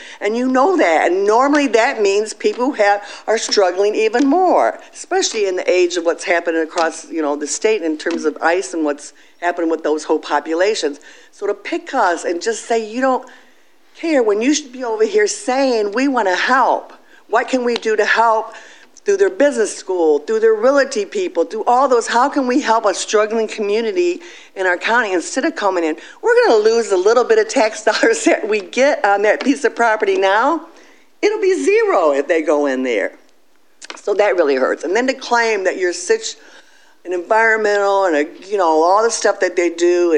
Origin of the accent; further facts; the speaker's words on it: Ypsilanti, Michigan, United States; when I tell people, they say, where are you from? You tell them, Ypsilanti, they say, what's between Ann Arbor?